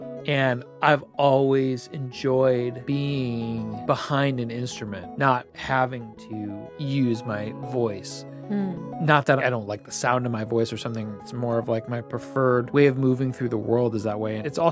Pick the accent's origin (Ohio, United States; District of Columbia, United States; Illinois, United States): Illinois, United States; Chicago; And certainly like as I grew up in Chicago playing a lot of jazz and really like living and dying by like some crazy jazz